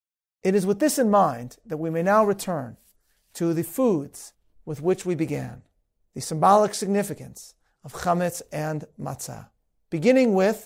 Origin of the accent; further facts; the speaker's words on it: Chicago, Illinois, United States; some of you may know that I'm from Chicago. I was raised in Chicago.